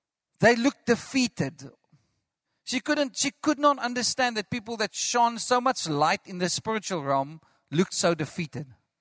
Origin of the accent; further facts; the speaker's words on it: Caledon, Western Cape, South Africa; I grew up with her in Caledon, you know, small place not far away from here.